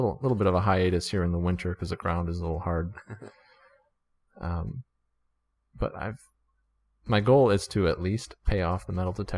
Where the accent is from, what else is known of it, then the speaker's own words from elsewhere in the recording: Illinois, United States; I'm from Illinois. We didn't get that much for our cans.